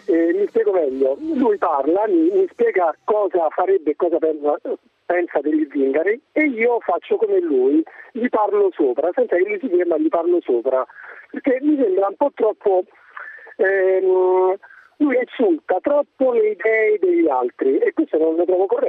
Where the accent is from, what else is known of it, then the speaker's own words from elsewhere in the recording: Rome, Lazio, Italy; Sono di Roma io.